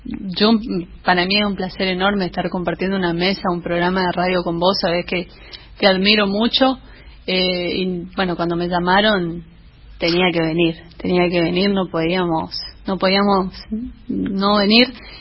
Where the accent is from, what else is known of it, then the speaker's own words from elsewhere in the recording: Chaco, Argentina; este amor hacia mi pueblo chaqueño